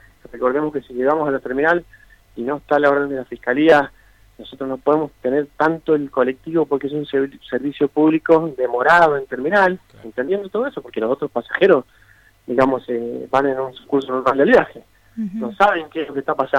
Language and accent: Spanish; Lavalle, Mendoza, Argentina; yo soy de La Valle también, por eso también me parece sumamente importante, porque vivo lo que va pasando día a día